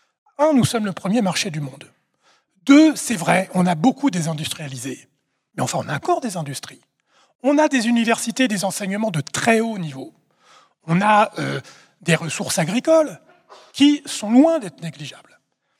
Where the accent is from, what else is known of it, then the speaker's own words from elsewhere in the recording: France; Mais en plus, nous, on est français, on se rappelle de la ligne Maginot.